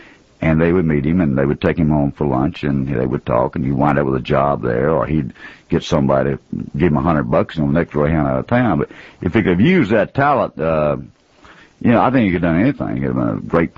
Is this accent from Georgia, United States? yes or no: yes; Snellville, Georgia, United States; turns out he's from